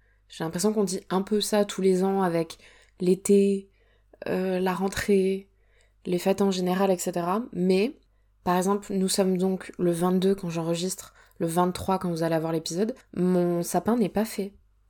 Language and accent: French; Provence-Alpes-Côte d'Azur, France; je suis une sudiste, moi, hein, vous savez, je viens de Provence de base.